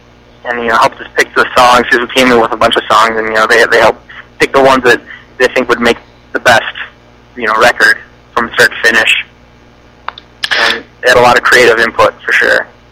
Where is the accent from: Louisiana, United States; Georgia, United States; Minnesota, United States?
Minnesota, United States; Minneapolis; You know, we're from Minneapolis, but yeah, we're really stoked on it.